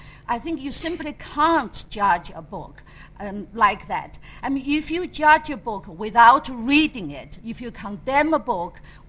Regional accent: China; English is a second language; And I grew up in China.

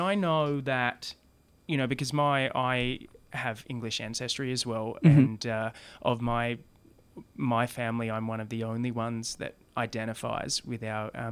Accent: Wagga Wagga, New South Wales, Australia; So I grew up in Wagga Wagga, land of many crows. but my family are from off the Brungle Mission.

